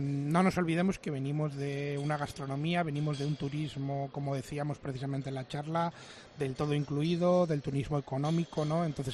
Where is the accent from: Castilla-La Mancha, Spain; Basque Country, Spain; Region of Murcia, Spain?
Basque Country, Spain; born there; now in Canary Islands, Spain; yo, evidentemente, pues soy vasco de corazón y de nacimiento, pero en mi cabeza y también en un trozo muy grande de mi corazón está Canarias, como no, porque llevo aquí 14 años